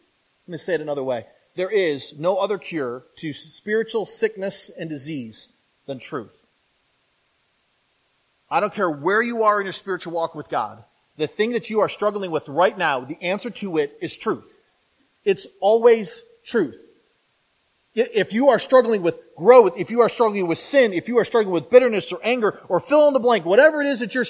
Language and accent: English; Flint, Michigan, United States; I grew up in the city, so if you don't know this, I grew up in Flint, Michigan, so I lived on a four-lane road. Across from my house was a fire station.